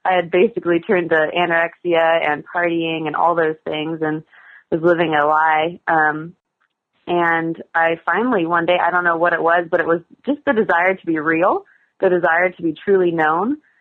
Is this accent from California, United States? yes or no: yes; Newport Beach, California, United States; I grew up in Newport Beach and went to school in San Diego. So growing up and living in Southern California for most of my life